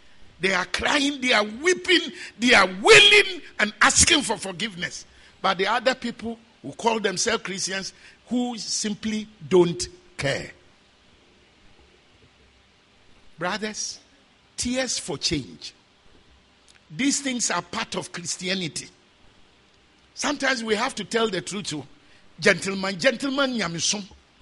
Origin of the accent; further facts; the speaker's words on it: Ghana; I'm coming from Ghana. Things are not well.